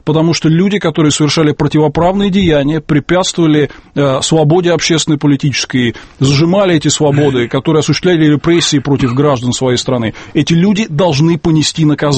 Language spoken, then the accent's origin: Russian; Moscow, Russia; мы, москвичи